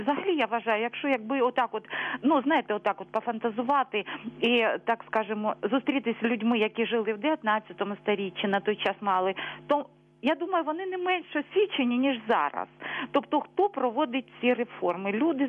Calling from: Luhansk Oblast, Ukraine; Вітаю вас, я з Луганщини.

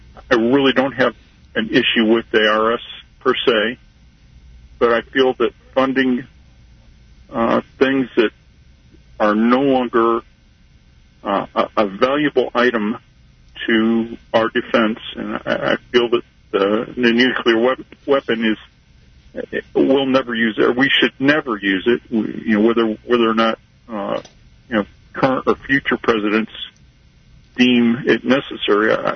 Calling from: Independence, United States; I'm calling from Independence

